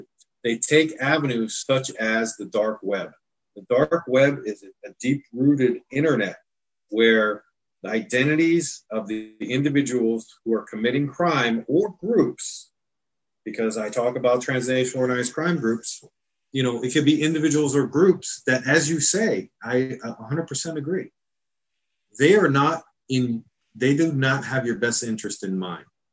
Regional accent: Wilkes-Barre, Pennsylvania, United States; That's my hometown of Wilkes-Barre, Luzerne County

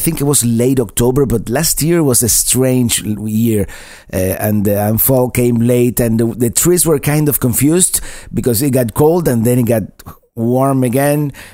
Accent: Florida, United States; I'm from Florida, so I have no concept of winter

